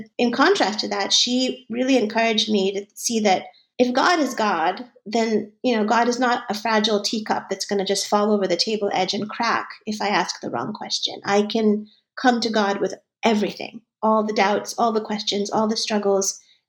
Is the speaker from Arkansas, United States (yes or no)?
no; Boston, Massachusetts, United States; moved away as an adult; So I grew up on the East Coast in Boston, went to college, grad school there. And then after we got married, we slowly moved west